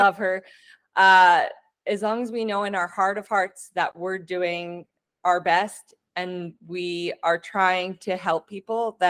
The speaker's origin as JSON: {"language": "English", "country": "Canada", "said": "I am Canadian. Yeah."}